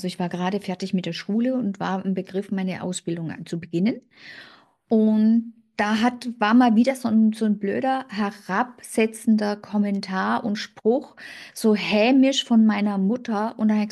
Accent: Swabia, Germany; Also ich bin aus dem Schwäbischen.

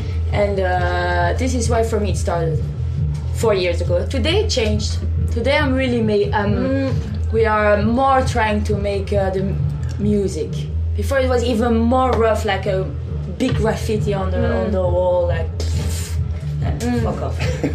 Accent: Belgium; No, but we are super happy to be in because we are from Belgium.

